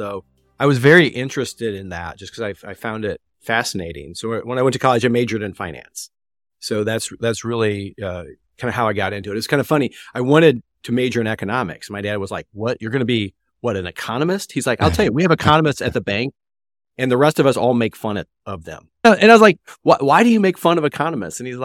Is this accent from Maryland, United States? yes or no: no; St. Louis, Missouri, United States; So I grew up in St. Louis, Missouri, which is where I live now.